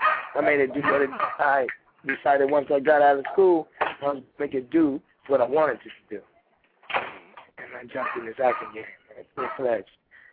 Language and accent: English; Texas, United States; I'm a Texas boy. I'm a horse riding, football playing, you know, steak eating, Texas boy.